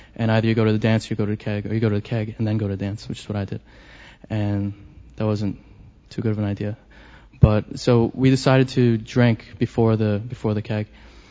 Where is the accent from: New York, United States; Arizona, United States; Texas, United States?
New York, United States; I'm from Manhattan. Grew up in Hell's Kitchen. I still live there.